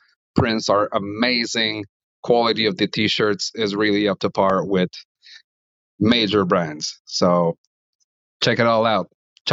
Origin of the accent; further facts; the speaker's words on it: Montreal, Quebec, Canada; from …. I am from Montreal.